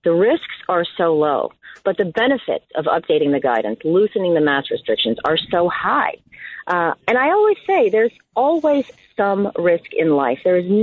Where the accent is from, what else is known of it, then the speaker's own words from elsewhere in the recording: Ontario, Canada; born there; Actually, I bounced around a lot as a kid, but my dad was a big Leafs fan. I was born in Ontario.